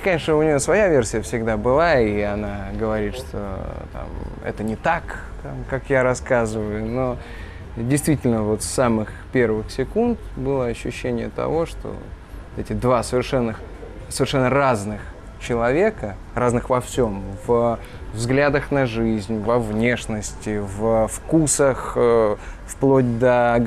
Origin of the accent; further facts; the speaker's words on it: Penza, Penza Oblast, Russia; У нас просто я из Пензы